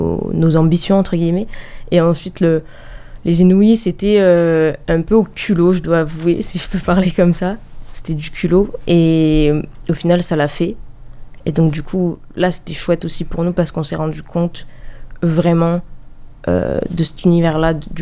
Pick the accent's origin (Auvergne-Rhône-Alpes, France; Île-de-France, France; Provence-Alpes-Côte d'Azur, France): Provence-Alpes-Côte d'Azur, France; Marseille; On est de Marseille